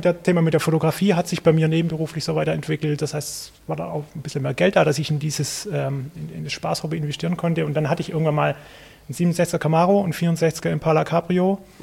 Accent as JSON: {"language": "German", "region": "Baden-Württemberg", "country": "Germany", "said": "Ich meine, ich komme aus der Stuttgarter Gegend."}